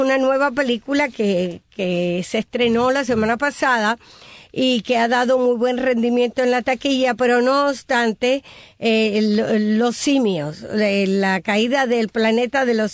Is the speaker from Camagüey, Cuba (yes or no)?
no; Santiago de Las Vegas, Havana, Cuba; gracias por mencionar a mi pueblo